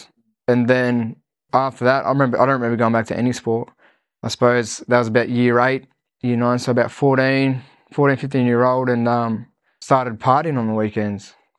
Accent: Sydney, New South Wales, Australia; so I suppose just before I hit my teens, life was great upbringing, played a lot of sport

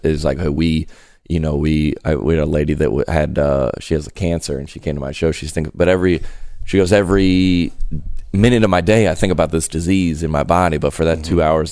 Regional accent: the South, United States; All right, so I grew up in church. I grew up in the South. My dad's a pastor. I was homeschooled, one of eight kids.

